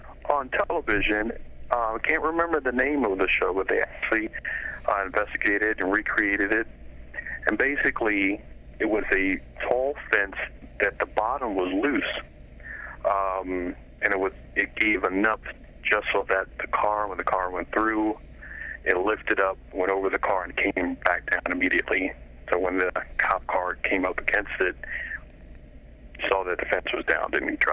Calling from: Baltimore, Maryland, United States; I'm calling from Baltimore.

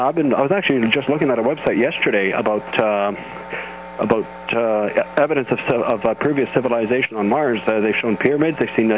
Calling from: Iroquois Falls, Ontario, Canada; Hello, yes … from Iroquois Falls.

